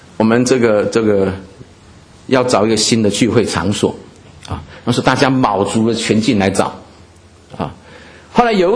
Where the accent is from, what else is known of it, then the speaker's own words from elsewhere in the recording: China; 如果有放鞭炮，这对我们中国人来讲很容易理解